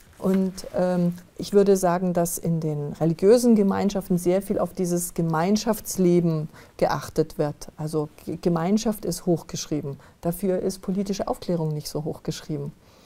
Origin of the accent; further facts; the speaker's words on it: Munich, Bavaria, Germany; Also ich spreche jetzt aus der Erfahrung, ich komme aus München